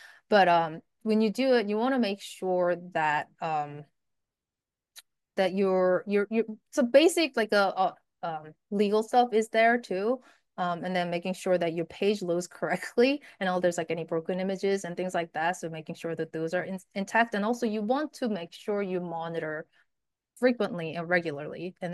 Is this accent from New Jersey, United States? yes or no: no; New York, United States; And when I'm from New York area.